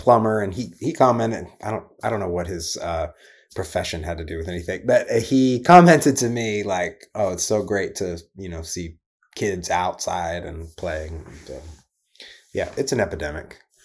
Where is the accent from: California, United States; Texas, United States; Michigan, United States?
Texas, United States; Lubbock; I growing up in Lubbock, I didn't know anything about the South.